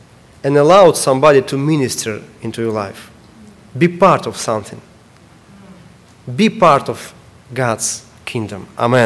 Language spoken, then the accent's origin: English; Ukraine; English is a second language; now in United States; So when we need to move to United States from Ukraine